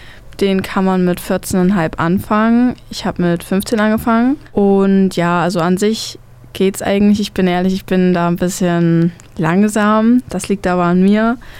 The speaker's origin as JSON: {"language": "German", "region": "Thuringia", "country": "Germany", "said": "ich komme aus Saale-Holzland, aber ich gehe im Burgenlandkreis zur Schule."}